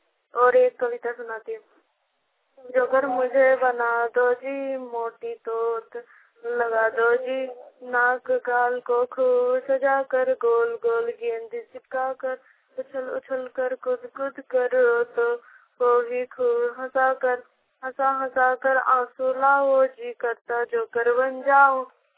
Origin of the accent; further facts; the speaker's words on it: Giridih, Jharkhand, India; now in Bokaro, India; मैं अपना काम की रहने वाली हूँ, जिला गिरिडीह से।